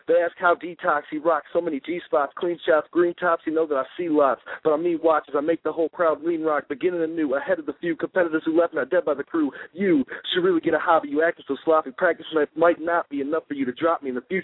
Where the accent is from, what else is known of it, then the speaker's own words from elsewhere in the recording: Michigan, United States; I'm from Michigan. Me and my brother and a couple of my friends have always been trying to rap.